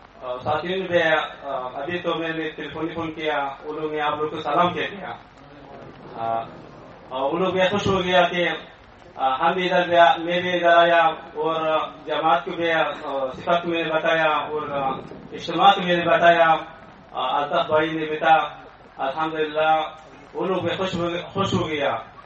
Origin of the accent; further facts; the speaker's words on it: Takhar, Afghanistan; Urdu is a second language; میرا تعلق افغانستان سے ہے، صوبہ تخار.